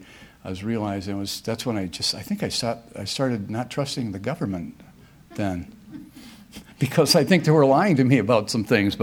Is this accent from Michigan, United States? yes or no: yes; Traverse City, Michigan, United States; I'm from Traverse City. I'm honored to be in Ann Arbor